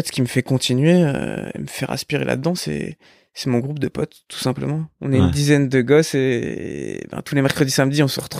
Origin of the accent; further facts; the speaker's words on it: Épinal, Grand Est, France; nous on a grandi à Épinal jusque notre bac.